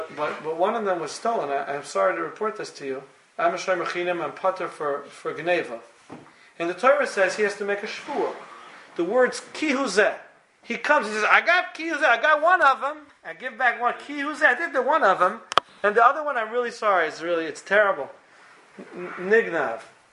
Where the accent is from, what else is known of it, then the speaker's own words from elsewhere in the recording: Memphis, Tennessee, United States; I'm from Memphis. You don't lock it and bolt it and chain it.